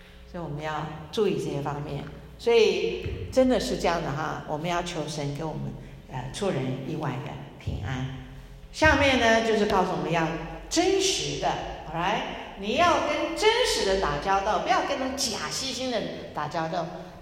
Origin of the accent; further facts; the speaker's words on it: China; 我们中国人喜欢撒谎